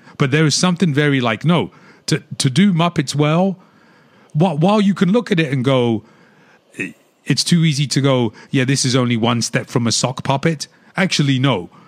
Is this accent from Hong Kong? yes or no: no; England, United Kingdom; because remember, when I grew up in England, I was exposed